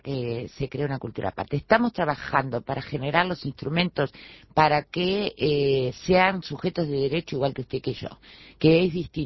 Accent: Uruguay; somos todos uruguayos

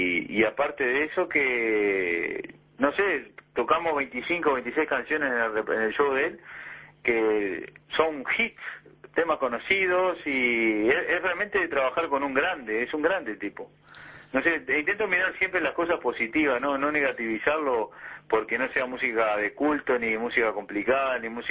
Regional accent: Carmelo, Colonia, Uruguay; Yo soy de Carmelo, con el departamento de Colonia.

